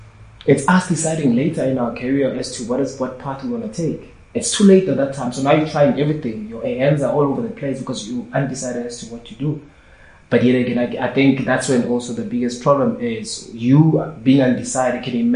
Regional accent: South Africa; the challenge of being a South African, that there's a certain standard, that you need to maintain.

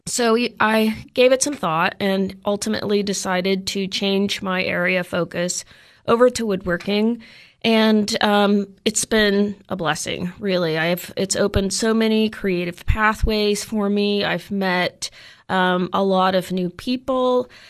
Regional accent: Oklahoma City, Oklahoma, United States; Well, I am originally from Oklahoma. I'm born and raised in the middle of Oklahoma, Oklahoma City area. I grew up making art and appreciating art and always being around art

